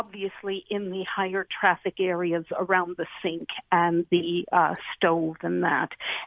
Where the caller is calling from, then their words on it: Vankleek Hill, Ontario, Canada; I'm calling from beautiful Van Cleek Hill, Ontario.